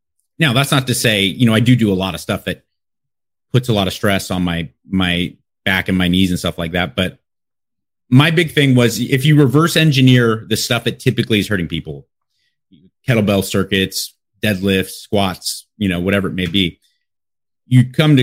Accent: Los Angeles, California, United States; I'm from Los Angeles, born and raised.

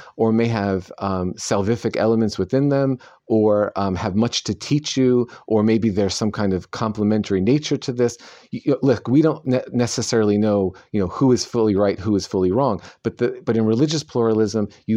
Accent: New York, United States; growing up in New York in the 70s, I did not have very much contact with Muslims.

